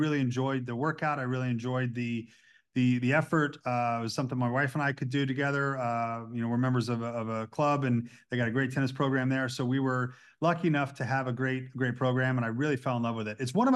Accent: Indiana, United States; also born or lived in Goshen; I'm from Goshen, Indiana is where I was born, but I lived in kind of central Indiana, part about an hour north of Indianapolis. I've lived here now a majority of my life.

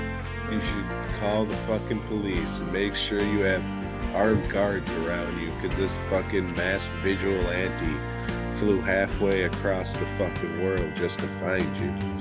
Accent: Illinois, United States; like 30 minutes from where I grew up in Illinois. Like, I didn't even know all this shit started in the Chicagoland area.

